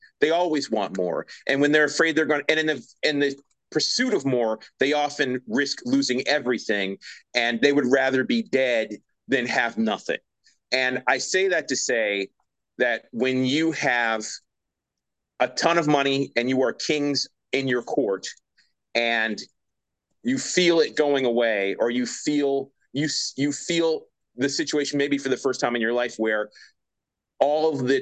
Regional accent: Baltimore, Maryland, United States; born there; I'm not from Philly because I was born in Baltimore, and I expect to live in Baltimore my entire life.

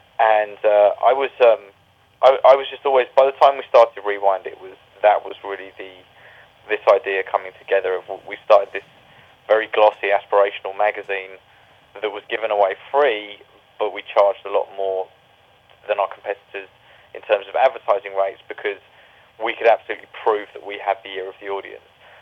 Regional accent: London, United Kingdom; I grew up in London, as you said

